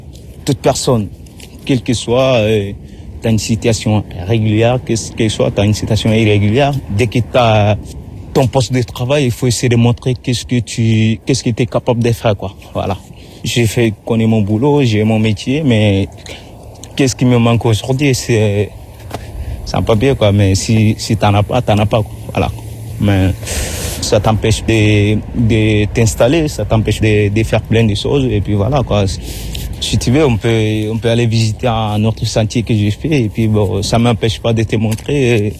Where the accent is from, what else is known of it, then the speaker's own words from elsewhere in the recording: Ségou, Mali; born there; moved away as an adult; Je suis né au Mali. Ouais. Je suis né au Mali. Il y a une région qui s'appelle là-bas, région de Ségou.